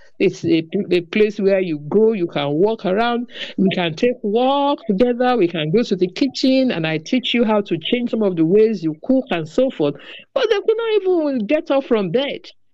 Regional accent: Nigeria; when I returned back to my home country, Nigeria.

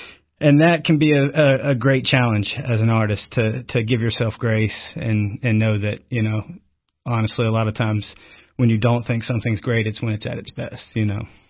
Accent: Albany, Kentucky, United States; I grew up in Albany, Kentucky, which is about an hour north of here.

